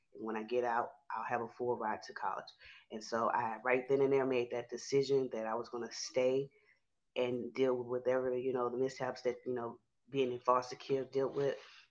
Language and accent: English; Houston, Texas, United States; I'm from Houston, Texas. I'm 30 years old.